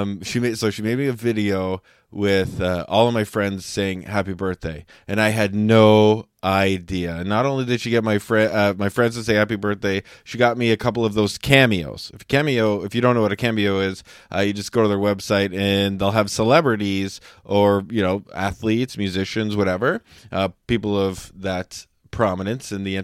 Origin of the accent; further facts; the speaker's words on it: Canada; I'm Canadian